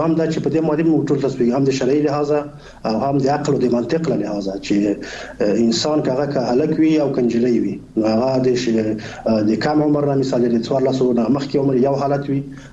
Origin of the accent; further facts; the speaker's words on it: Afghanistan; الحمدلله موږ تاسو افغانان یو، مسلمانان یو